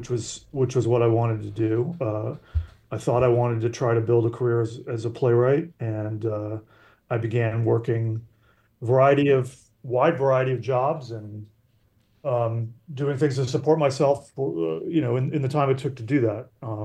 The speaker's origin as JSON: {"language": "English", "town": "Columbus", "region": "Ohio", "country": "United States", "tie": "born or raised there", "also_born_or_lived": "Chicago / Arkansas", "lives_now": "New York, United States", "said": "I was born in Chicago, but mostly grew up in Columbus, Ohio, and in Arkansas."}